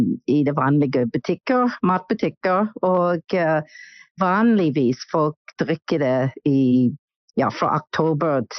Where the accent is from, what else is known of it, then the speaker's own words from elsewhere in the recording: Delaware, United States; Norwegian is a second language; moved away as an adult; also born or lived in New Jersey; now in Norway; jeg var født I New Jersey, men jeg flyttet til Delaware når jeg var I gymnasialderen. Og så jeg gikk på universitet, University of Delaware, samme tid som Joe Biden.